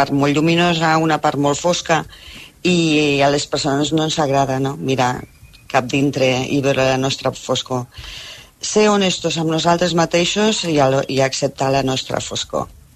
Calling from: Alcover, Catalonia, Spain; des d'Alcover.

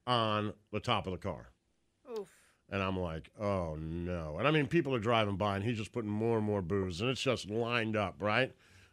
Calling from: Houston, Texas, United States; I'm checking in from Houston, Texas. Glad you're spreading out to the rest of the country.

